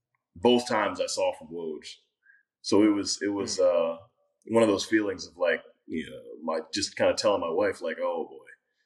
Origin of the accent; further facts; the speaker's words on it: Akron, Ohio, United States; I was born and raised in Akron, Ohio.